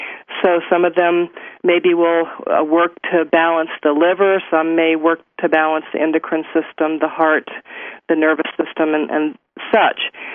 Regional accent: Miami, Florida, United States; also born or lived in Victoria, Canada; I lived up in Victoria on Vancouver Island for a while, and of course born and raised in Miami, Florida.

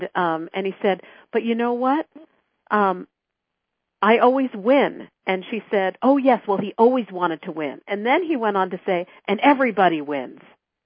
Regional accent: New York, United States; because I spent a lot of time in New York. I'm originally from New York.

